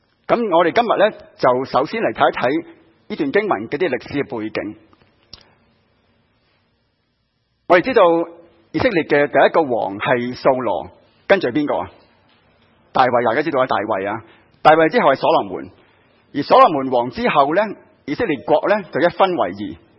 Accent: Hong Kong; 我以前小的时候在香港读书的时候，在中学的时候、中三升中四呢就要揀科的

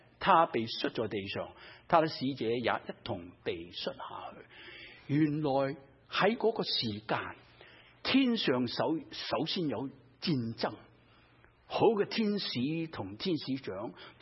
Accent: China; 我们中国人说哪吒沙都要抌下佢啦，系咪？

